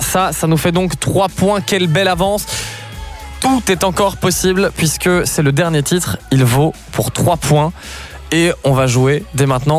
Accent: France; Je viens de France, je ne sais pas ce que c'est Orbe-Jauche.

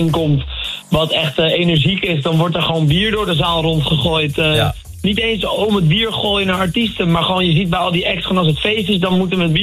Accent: Hoorn, North Holland, Netherlands; Ik kom zelf ook uit West-Friesland, uit Hoorn.

